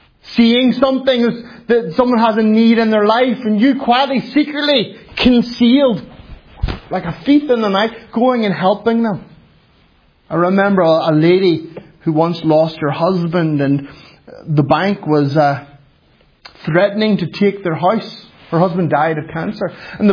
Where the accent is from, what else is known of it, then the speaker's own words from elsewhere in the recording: Finland; English is a second language; Well, Kyle, I'm from Finland and we're very quiet.